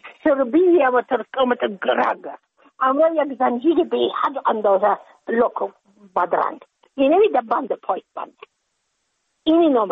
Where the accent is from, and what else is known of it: Afghanistan; moved away as an adult; now in United States